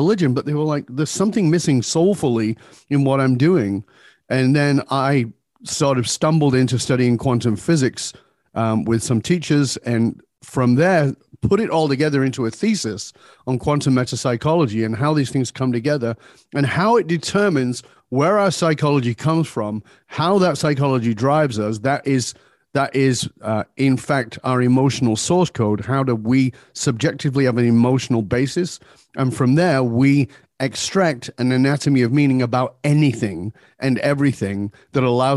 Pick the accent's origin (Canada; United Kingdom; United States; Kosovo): United Kingdom; England; born there; moved away; I was born in Northern England. I've been gone for more than 40 years, but I was born in abject poverty